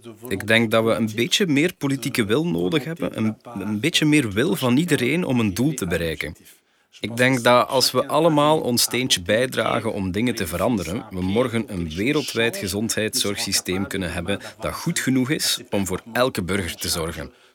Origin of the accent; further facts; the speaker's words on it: DR Congo; moved away as an adult; also born or lived in Kinshasa, DR Congo / Liège, Belgium; now in Belgium; Ik kom oorspronkelijk uit DR Congo. Ik heb een deel van mijn studie gevolgd aan de Universiteit van Kinshasa, voordat ik mijn studie afmaakte in België aan de Universiteit van Luik.